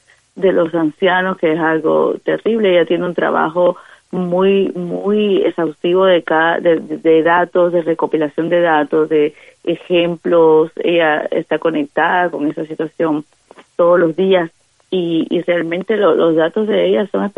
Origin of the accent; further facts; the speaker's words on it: Cuba; moved away; mi abuela fue muy importante para mí y yo la tuve que dejar de ver cuando me fui de Cuba por muchos años